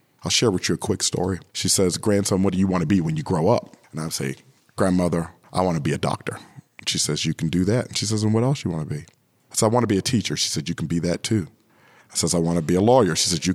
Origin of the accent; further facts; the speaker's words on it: Aliquippa, Pennsylvania, United States; I was born on November the 19th, 1971, in Aliquippa, Pennsylvania, and I've lived in this region pretty much all my life.